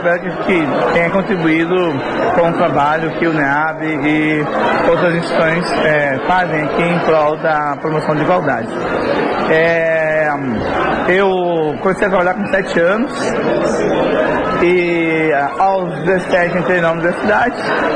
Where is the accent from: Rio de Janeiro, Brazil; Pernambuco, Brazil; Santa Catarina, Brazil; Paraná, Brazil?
Santa Catarina, Brazil; Florianópolis; Sou natural de Florianópolis, de uma comunidade negra chamada Morro da Caixa.